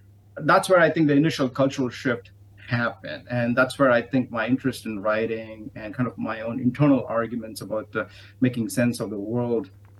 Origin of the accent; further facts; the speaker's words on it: India; since I'm originally from India, I was paying attention to the India-US nuclear agreement around that time